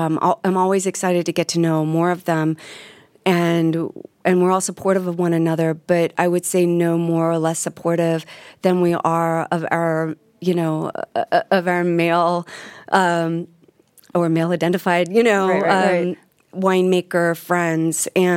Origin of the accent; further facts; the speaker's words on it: New York, United States; now in Northwest, United States; When I moved from New York, I wasn't sure what it would be like to be anywhere outside of New York, you know, in this like total egocentric way of New York, being a New Yorker.